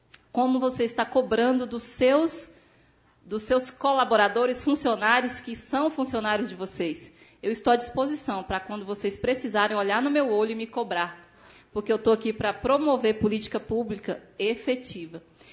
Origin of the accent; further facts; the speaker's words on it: Formosa, Goiás, Brazil; eu tenho 43 anos, sou de Formosa, venho do campo, da zona rural, amo esse espaço, esse lugar. E quando eu cheguei aqui, em 2021